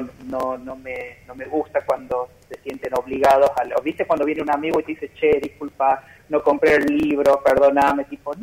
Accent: La Rioja, Argentina; now in Buenos Aires, Argentina; el público de La Rioja, que es como mi público primario, porque soy de ahí, soy riojano, o sea, hace 10 años que estoy en Buenos Aires y no se me va el acento

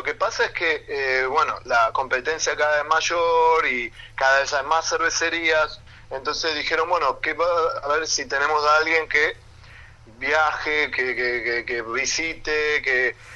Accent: Argentina; moved away

